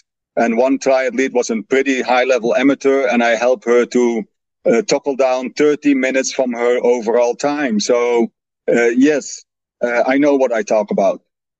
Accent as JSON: {"language": "English", "country": "Netherlands", "second_language": "English", "said": "you say my name already. I'm original from the Netherlands"}